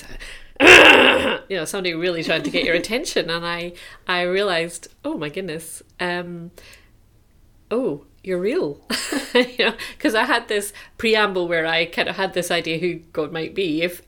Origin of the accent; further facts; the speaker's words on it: Paisley, Scotland, United Kingdom; I'm from Scotland. So I was born and brought up in a big town called Paisley, next to Glasgow, in Scotland.